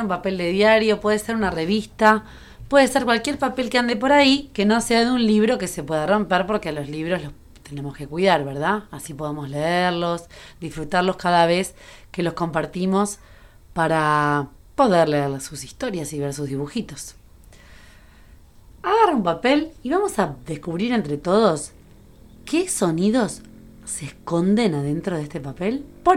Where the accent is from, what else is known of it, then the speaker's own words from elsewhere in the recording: Argentina; now in Uruguay; cuando me vine a vivir a Uruguay. Para los que no saben, soy argentina.